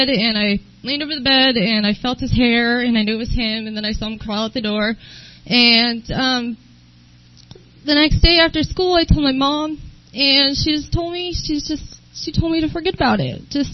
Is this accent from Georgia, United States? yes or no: no; Valley Center, California, United States; also born or lived in San Diego; I was born in San Diego, obviously, and grew up in Valley Center. I moved there when I was in fourth grade.